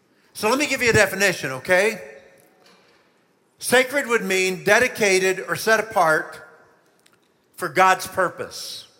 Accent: Oklahoma City, Oklahoma, United States; I don't say … I'm from Oklahoma City, and I'm sacred.

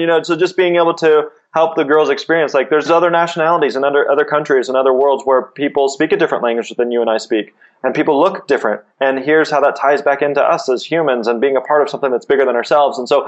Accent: Springfield, Missouri, United States; And we grew up in Springfield, Missouri. There's probably 250,000 people here.

